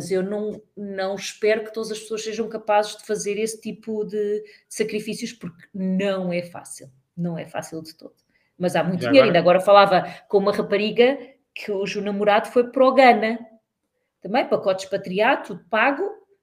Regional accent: Lisbon, Portugal; eu sou portuguesa, eu nasci na Alfredo da Costa. Agora já aprendi que não é São Sebastião da Pedreira, é Avenidas Novas, que é mais chique.

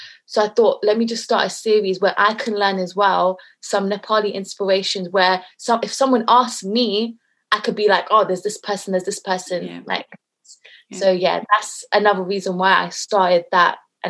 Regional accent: United Kingdom; accent: British; I can't speak the language. And even if I try to, because of my British accent, I get made fun of because I can't pronounce the words properly.

